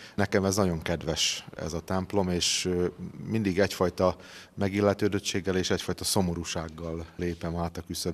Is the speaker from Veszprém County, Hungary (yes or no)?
yes; Vaszar, Veszprém County, Hungary; Szomszédos faluban, Vaszaron lakom, ott is születtem, és ott élek most is a családommal.